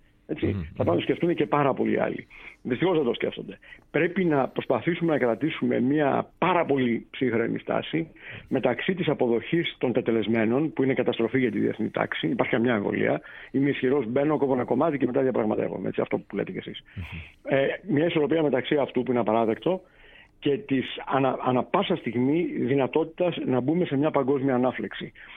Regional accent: Athens, Attica, Greece; ως Αθηναίος, έτσι, και τρίτης γενιάς Αθηναίος, τολμώ να πω, έτσι, του παππούς μου, το πατρικό μου είναι στο Γαλλικό Ινστιτούτο εκεί απέναντι, θέλω να πω, όντως είμαι Αθηναίος

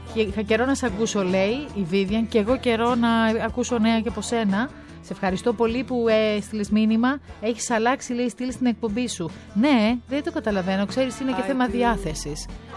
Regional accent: Peloponnese, Greece; Να σου πω ότι και στα δικά μας τα χωριά, εκεί τα Αρκαδικά, κάνουν γιορτή του Κάστανου.

